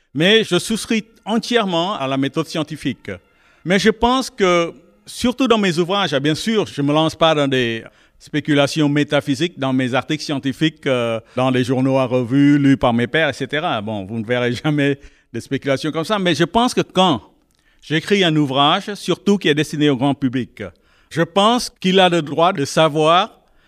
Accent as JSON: {"language": "French", "country": "Vietnam", "tie": "born or raised there", "second_language": "French", "said": "jamais connu l'impression de paix dans mon pays quand j'ai grandi. Vous savez, c'est la première fois que je suis sorti du Vietnam, c'était en Suisse."}